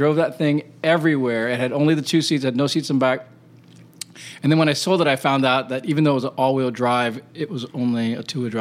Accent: Hawaii, United States; also born or lived in India / Wisconsin; And then I loved Arizona because I was from Hawaii, and I'd just come from living in India and Wisconsin.

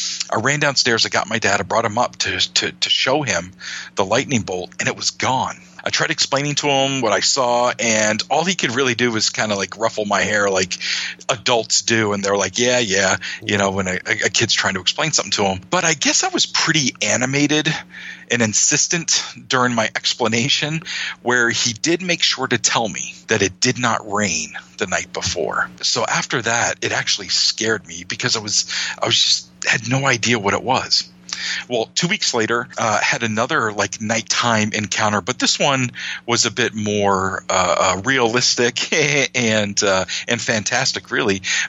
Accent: Maine, United States; And I love my home state of Maine

